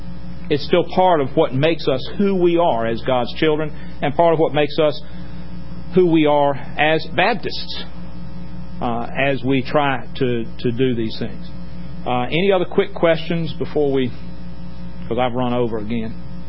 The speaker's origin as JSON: {"language": "English", "town": "Burlington", "region": "North Carolina", "country": "United States", "tie": "born or raised there", "said": "when I was growing up in Burlington, North Carolina, I only knew about three Catholics."}